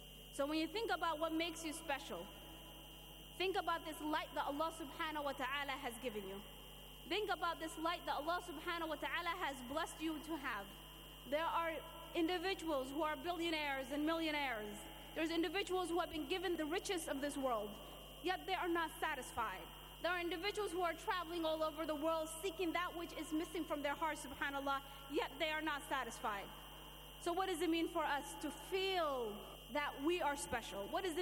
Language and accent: English; Somalia; Or what's going on in my home country of Somalia?